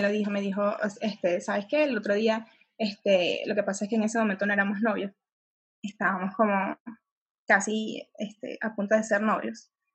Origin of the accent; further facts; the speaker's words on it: Venezuela; now in Mexico; De Venezuela.